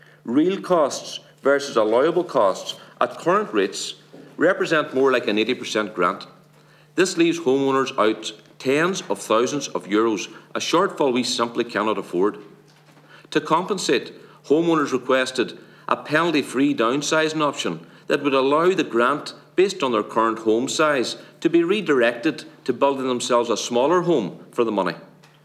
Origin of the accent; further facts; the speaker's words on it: County Donegal, Ireland; I am from Donegal